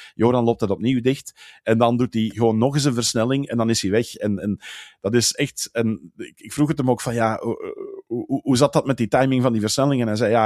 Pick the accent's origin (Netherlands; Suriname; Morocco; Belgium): Belgium; Zeg, we moeten hiervan genieten als Belg zijnde